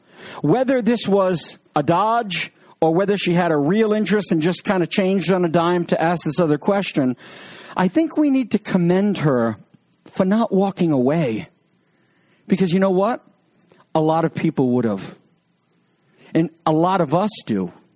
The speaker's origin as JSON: {"language": "English", "region": "New England", "country": "United States", "said": "Now, I am from New England, so I'm not feeling charitable at all."}